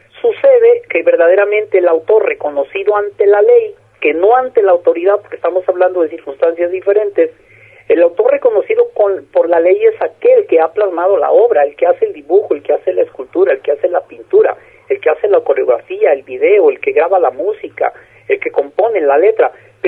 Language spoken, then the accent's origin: Spanish; Ameca, Jalisco, Mexico; Soy originario de Ameca